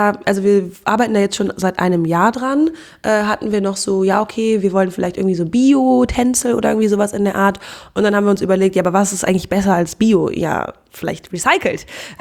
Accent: Cologne, North Rhine-Westphalia, Germany; ich bin 25 Jahre alt und ich komme aus Köln.

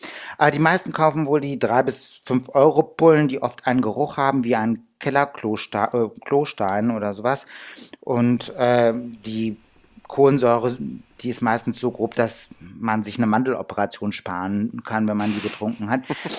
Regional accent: Hamburg, Germany; als Hamburger natürlich lecker Butterschorle.

